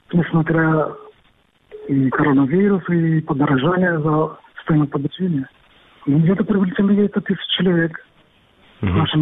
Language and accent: Russian; India; Russian is a second language; now in Crimea; Я сам из Индии, я самый старший среди индийцев в Крыму.